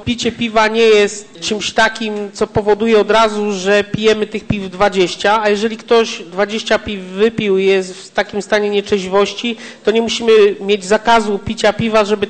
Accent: southern Poland, Poland; pochodzę z południa Polski, blisko granicy z Czechami i dużo czasu spędzałem w Czechach.

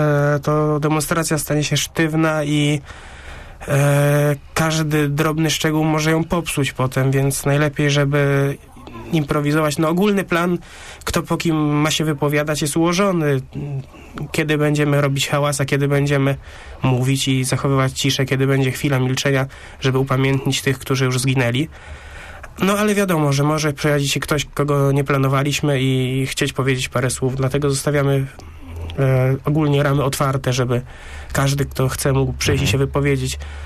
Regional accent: Poznań, Greater Poland Voivodeship, Poland; Przede wszystkim jestem poznaniakiem. Tutaj się urodziłem, tutaj czuję się związany z miastem.

